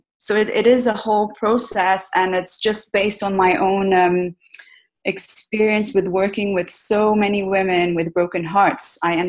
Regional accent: Brazil; also born or lived in Middle East; So I grew up in Brazil. My mother's Brazilian, my father's English, but I actually was brought up in the Middle East.

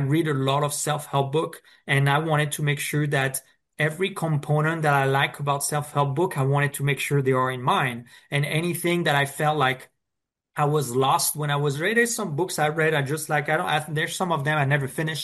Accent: France; English is a second language; when I'm just a kid growing up in France

